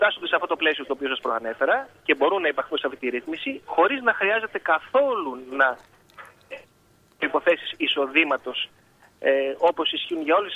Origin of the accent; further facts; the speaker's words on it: Greece; ενώ μεγάλωσα στην Ελλάδα και νιώθω κομμάτι αυτής της κοινωνίας